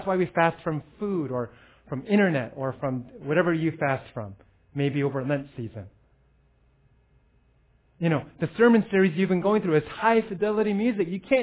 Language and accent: English; San Francisco, California, United States; I grew up in San Francisco.